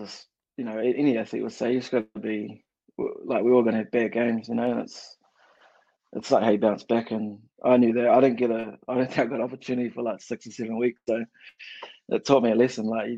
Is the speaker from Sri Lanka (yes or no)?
no; Tauranga, Bay of Plenty, New Zealand; born there; also born or lived in Wellington; I was born in Tauranga up north, and then I lived in Wellington for like 10 years.